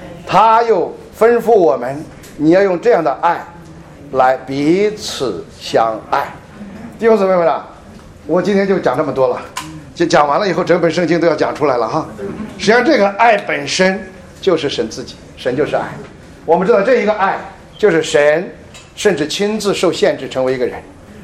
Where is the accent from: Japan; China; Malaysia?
China; 我们中国人啊，有一个诗人写了一句话说，